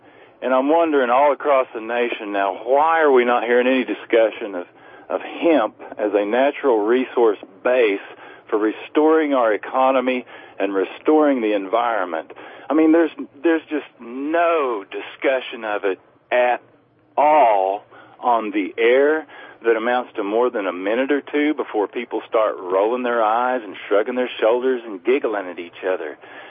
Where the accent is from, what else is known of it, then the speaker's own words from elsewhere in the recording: Oklahoma, United States; Just like to say, I'm from Oklahoma, and we are noted as a gas and oil state.